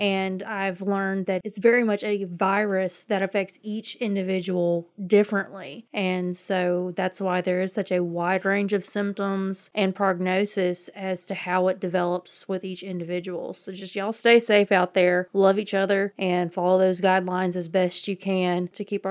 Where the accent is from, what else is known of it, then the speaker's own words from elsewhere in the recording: Mena, Arkansas, United States; Growing up, I'm from Mena, Louisiana, and so many of the tourists here are from Louisiana, are from Texas, are from Oklahoma